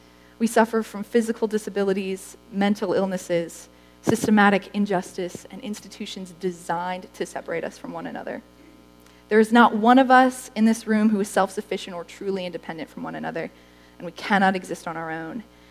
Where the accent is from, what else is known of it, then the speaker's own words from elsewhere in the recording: Minnesota, United States; I'm from Minnesota, so stepping outside in June in Carolina is like the worst.